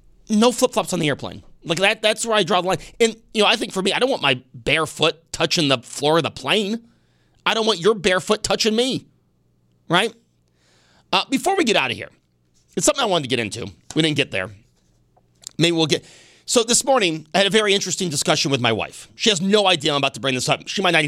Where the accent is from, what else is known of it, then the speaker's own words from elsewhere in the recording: Amherst, New York, United States; I grew up in Amherst, you know, the rough and tough streets of Amherst.